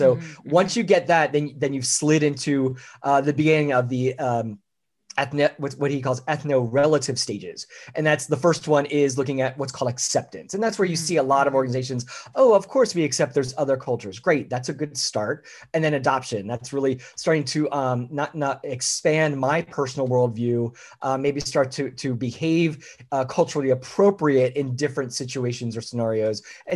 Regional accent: Philadelphia, Pennsylvania, United States; also born or lived in Central Florida; I'm from the Philadelphia area. Of course, my family grew up with used guys and all that good stuff. I lived in Central Florida for just about 25 years.

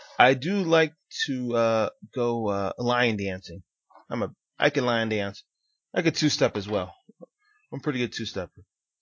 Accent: Las Vegas, Nevada, United States; In Las Vegas, yeah, for me, being born and raised in Las Vegas, I'm ready for any and every party.

